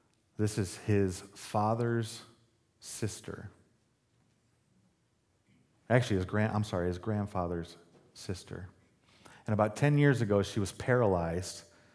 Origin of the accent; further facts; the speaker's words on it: Kansas, United States; Well, we're from, you know, the Kansas City side